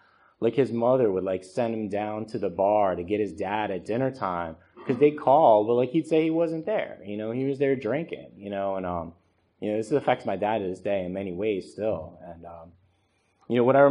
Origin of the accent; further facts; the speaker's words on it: Florida, United States; Like I said, I grew up in Florida, so my first drunk was, like, kind of by the Intercoastal Waterway in Fort Lauderdale.